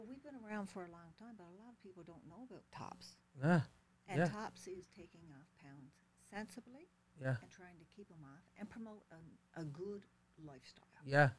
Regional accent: Newfoundland and Labrador, Canada; moved away; I'm originally from Newfoundland

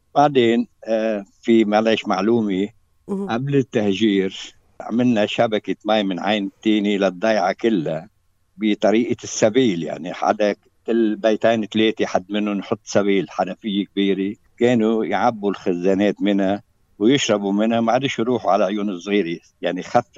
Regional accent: Fawwara, Lebanon; بالنسبة للفوارة، أنا فوارة بدمي وكتير بتغزل فيها مثل ما بتغزل بصبية.

